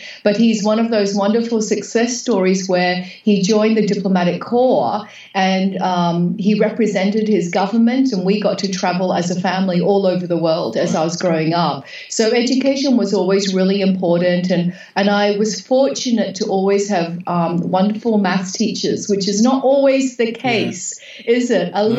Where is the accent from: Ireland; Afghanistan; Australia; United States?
Australia; accent: slightly Australian; It's slightly Australian. Yeah, slightly Australian.